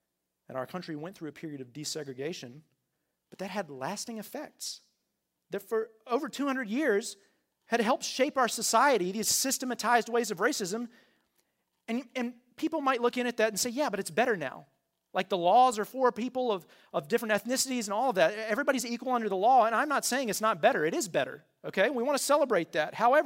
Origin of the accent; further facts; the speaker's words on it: United States; I'm American. I love America, all right?